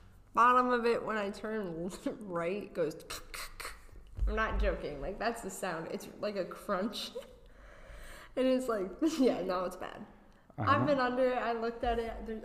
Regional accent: Connecticut, United States; So I grew up in Fairfield County, and, like, that has some bomb food. And when I say bomb food, I mean, like, the culture down there, we're borderline Bridgeport where I was living

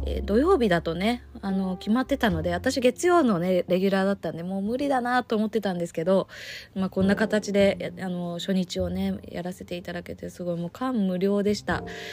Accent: Oshima, Tokyo, Japan; 私の地元の大島よりもちょっと南の島の神津島っていうところが出て

